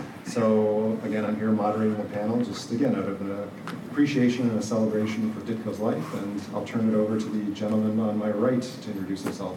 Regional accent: Canada; I should have said I was Canadian. Did I not say I was Canadian?

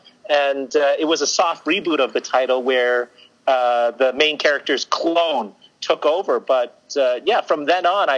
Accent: Toronto, Ontario, Canada; I was a kid growing up in Toronto

